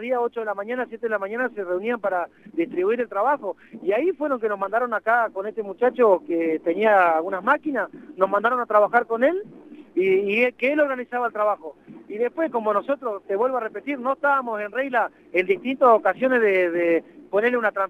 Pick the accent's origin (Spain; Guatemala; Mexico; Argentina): Argentina; Comodoro Rivadavia, Chubut; somos de Comodoro y trabajamos para Comodoro